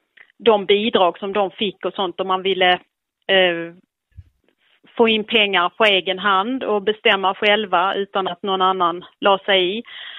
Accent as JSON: {"language": "Swedish", "town": "Lund", "region": "Skåne", "country": "Sweden", "tie": "born or raised there", "said": "jag är född 1973 och jag är uppväxt på landet utanför Lund i Skåne."}